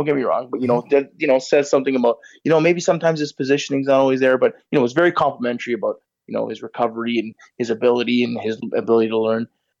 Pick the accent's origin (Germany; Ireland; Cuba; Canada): Canada; It's a good time for us to be excited as Canadian soccer fans.